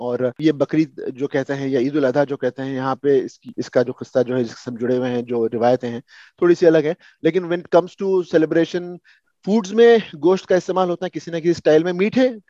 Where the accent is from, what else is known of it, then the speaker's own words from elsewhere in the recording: Hyderabad, Telangana, India; now in Australia; I am Sunni Muslim from India and मैं India से हैदराबाद से बिलोंग करता हूँ एक्चुअली, और ऑस्ट्रेलिया में मैं करीब 20 साल से रह चुका हूँ।